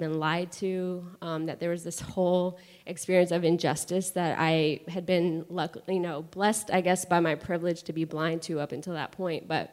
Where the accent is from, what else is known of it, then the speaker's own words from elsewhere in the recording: Florida, United States; But I grew up in Northwest Florida, also known as the Redneck Riviera. Hi, mom, dad, sister, who's watching somewhere. It was a very southern town, Southern Baptist.